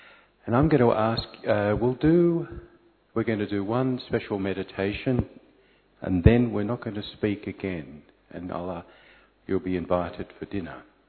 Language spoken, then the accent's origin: English; Australia; Trust me, I'm an Aussie, right?